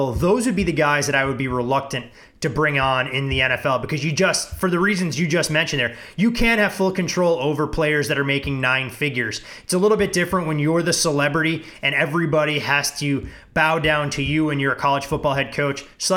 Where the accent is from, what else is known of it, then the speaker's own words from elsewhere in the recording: Illinois, United States; I mean, I grew up in the Chicagoland area.